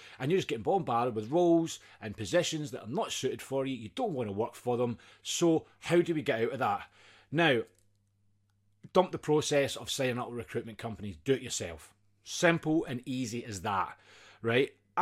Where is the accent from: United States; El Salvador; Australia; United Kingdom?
United Kingdom; Scotland; accent: Scottish; I very much appreciate you taking time out and listening to my crazy Scottish accent for a few minutes.